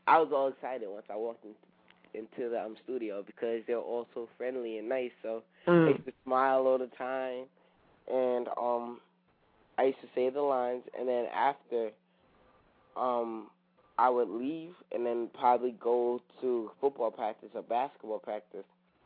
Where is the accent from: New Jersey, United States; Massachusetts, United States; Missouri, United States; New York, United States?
New Jersey, United States; Hackensack; I guess since I grew up in Hackensack, or I grew up going to the middle school, it was pretty cool to me.